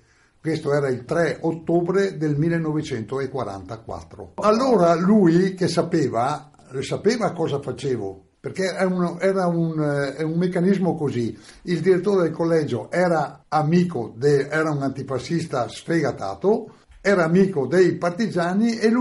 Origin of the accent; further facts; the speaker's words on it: Feltre, Veneto, Italy; born there; Sono nato a Feltre il 26 dicembre del 1927, quindi nel 44, quando mi ero arrestato, avevo ancora 16 anni